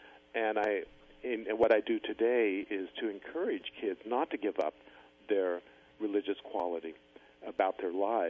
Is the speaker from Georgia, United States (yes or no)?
no; Missouri, United States; But as I sort of began to see a wider world beyond where I grew up in Missouri about religion